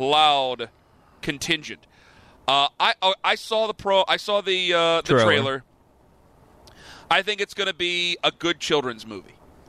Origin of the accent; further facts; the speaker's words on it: Cleveland, Ohio, United States; Now, listen, I'm from Cleveland